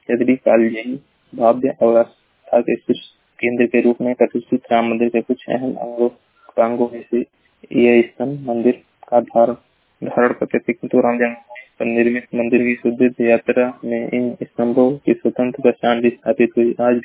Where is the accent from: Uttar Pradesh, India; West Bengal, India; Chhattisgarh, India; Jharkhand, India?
Uttar Pradesh, India; मैं जिला महाराजगंज का निवासी हूँ।